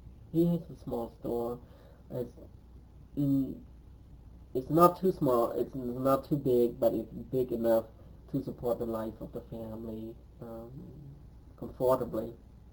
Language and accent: English; Phnom Penh, Cambodia; English is a second language; Basically, I grew up in Phnom Penh, go to school in Phnom Penh in primary school and also in junior high, equivalent to junior high in America.